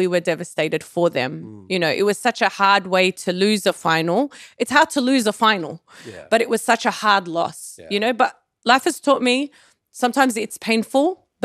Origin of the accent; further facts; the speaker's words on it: Australia; born there; even though I was born in Australia.